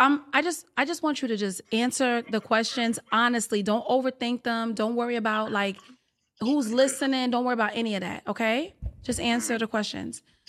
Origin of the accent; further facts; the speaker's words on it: Bronx, New York, United States; I'm from the Bronx. I can say whatever I want to say about my goddamn state, all right?